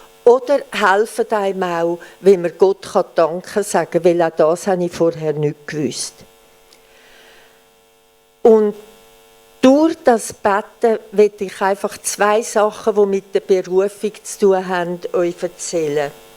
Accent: Poland; An meinem 60. Geburtstag hat mir der Wilhelm Ferien in meinem Herkunftsland geschenkt. Und so sind wir auf einem Zeltplatz in Polen an der Ostsee gewesen.

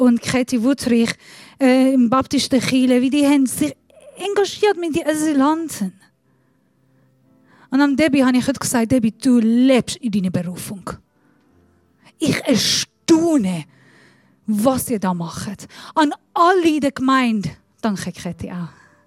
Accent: Iran; German is a second language; now in Germany; Ich bin Iranerin. Ich komme nicht von dieser Kultur. Ich rede crappy Deutsch.

